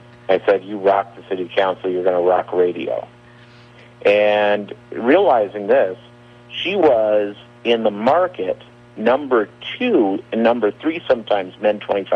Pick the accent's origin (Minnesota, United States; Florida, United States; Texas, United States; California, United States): Minnesota, United States; Minnetonka; And a buddy of mine that I grew up with out in Tonka is having a business lunch.